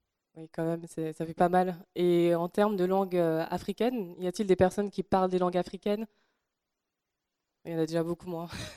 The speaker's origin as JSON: {"language": "French", "town": "Paris", "region": "Île-de-France", "country": "France", "tie": "born or raised there", "said": "je suis française, je suis née, j'ai grandi à Paris et mes deux parents sont camerounais Bassa. Du coup, à l'époque, j'étais étudiante au Québec."}